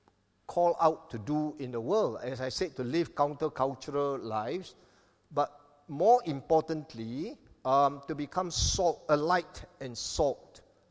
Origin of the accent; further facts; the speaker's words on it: Kelantan, Malaysia; I come from the East Coast, Kelantan, so I ate a lot of salted fish.